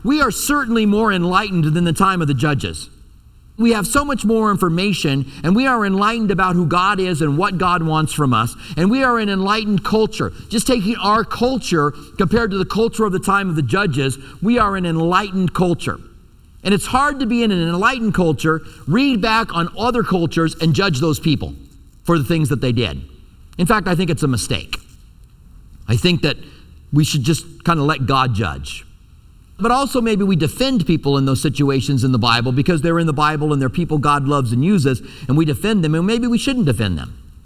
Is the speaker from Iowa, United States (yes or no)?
yes; Iowa, United States; born there; I was born in Iowa and we would take vacations in Iowa.